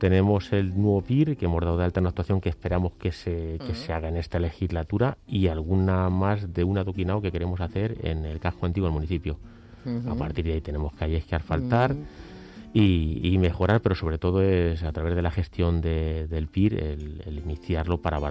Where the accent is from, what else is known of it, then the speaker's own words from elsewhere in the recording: Fresnedilla de la Oliva, Community of Madrid, Spain; siempre he pensado en vivir en mi pueblo, que es en donde he nacido y donde me ha gustado vivir siempre y mantener la vida allí.